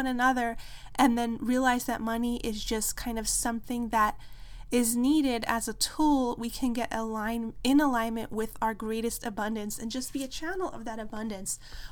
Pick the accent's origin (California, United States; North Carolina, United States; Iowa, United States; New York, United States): New York, United States; I know personally I'm from New York, so we had really cold winters and we really appreciated spring and being able to be outside during those longer days, playing all day in the fresh air, running through the forest. I really grew up in nature.